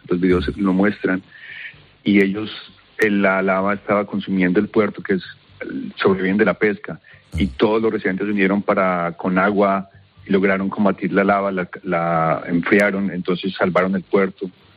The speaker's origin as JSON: {"language": "Spanish", "country": "Colombia", "also_born_or_lived": "Mallorca", "moved": "yes", "lives_now": "Iceland", "said": "me mudé. Soy de Colombia, antes vivía en Mallorca."}